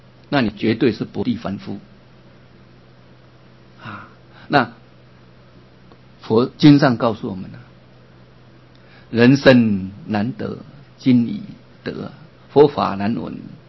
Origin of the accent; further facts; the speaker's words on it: Yilan County, Taiwan; 回到我们的家乡，北宜高速公路，台北到宜兰的